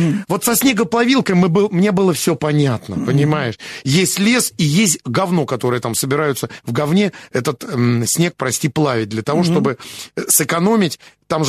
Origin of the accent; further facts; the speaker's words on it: Moscow, Russia; born there; вот я родился в Москве, в центре города, у своих родителей